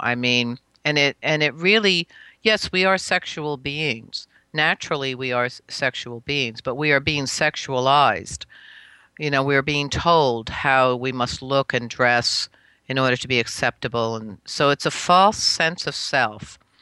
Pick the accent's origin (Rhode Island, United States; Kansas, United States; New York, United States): New York, United States; I grew up here in the Hudson Valley. I was born here on Turtle Island. I was right. born actually in this area in the Hudson Valley, yeah, upstate New York.